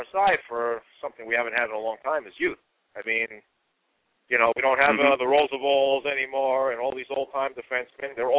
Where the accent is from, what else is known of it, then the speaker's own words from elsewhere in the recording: New Jersey, United States; I mean, I'm from New Jersey, but I hate the Devils